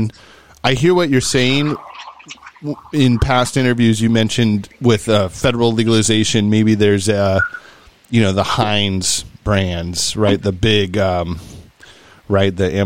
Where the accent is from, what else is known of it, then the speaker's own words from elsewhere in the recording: California, United States; I grew up in the Sierra Nevada foothills near South Lake Tahoe off of Highway 50.